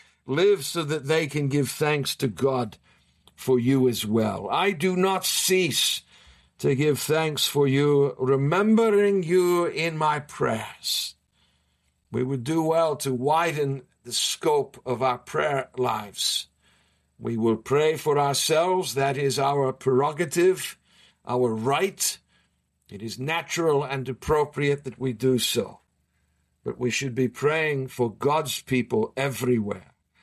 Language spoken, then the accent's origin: English; Boston, Massachusetts, United States; You know, I come from Boston, and I'm a Boston Celtics fan